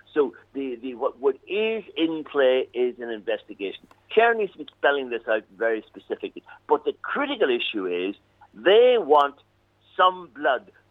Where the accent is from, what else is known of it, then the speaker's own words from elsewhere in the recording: Armagh, Northern Ireland, United Kingdom; I live in the country. I'm from Armagh. I'm out the country.